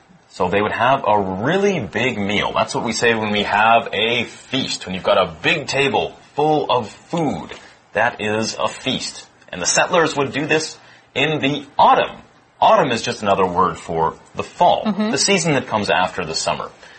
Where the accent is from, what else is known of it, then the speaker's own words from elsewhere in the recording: Canada; I'm from Canada, so we celebrate it a little bit before the Americans do.